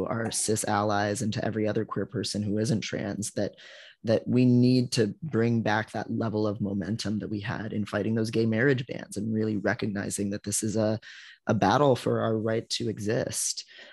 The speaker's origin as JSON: {"language": "English", "region": "Ohio", "country": "United States", "tie": "born or raised there", "said": "And I was a teenager in Ohio and I saw, a gay marriage ban get passed in my home state."}